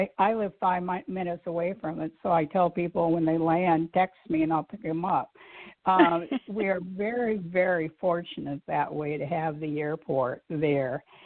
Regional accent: Wisconsin, United States; accent: Midwestern; Yes, born and raised in Wisconsin.

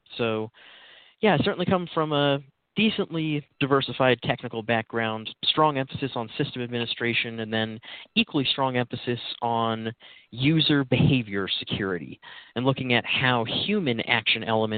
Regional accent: Salt Lake City, Utah, United States; So I'm from Salt Lake City, Utah, and I've always been interested in tech from even a really young age.

